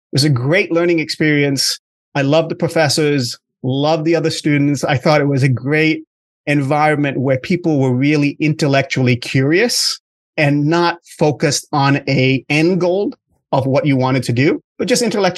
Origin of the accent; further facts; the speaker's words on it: Singapore; moved away as an adult; now in United States; I grew up in Singapore, came to the US for college in the late 80s, met the love of my life in college, and we've been together ever since.